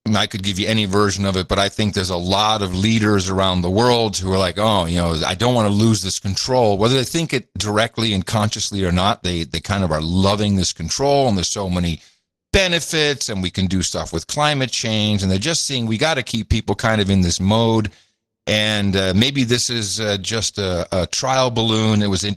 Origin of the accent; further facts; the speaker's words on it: Netherlands; when I was growing up in the Netherlands